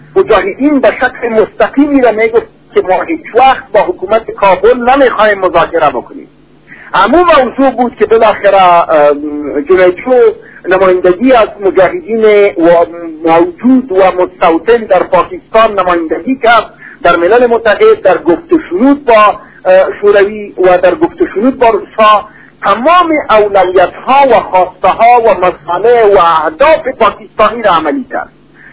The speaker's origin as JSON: {"language": "Persian", "country": "Afghanistan", "said": "اگر ما افغان هستیم، اگر ما مسلمان هستیم، اگر ما انسان هستیم"}